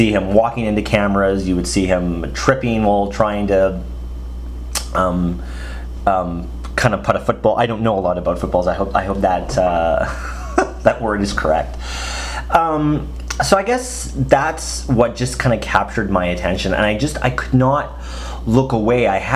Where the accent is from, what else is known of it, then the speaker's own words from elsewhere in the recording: Canada; And I'm a Canadian, if the few listeners that listen to this podcast don't know.